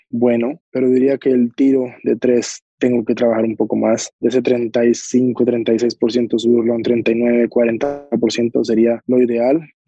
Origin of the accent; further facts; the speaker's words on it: Colombia; Lo que tiene Colombia es que estamos en el medio de dos océanos, o sea, en el Pacífico y el Atlántico hay muchísimo talento.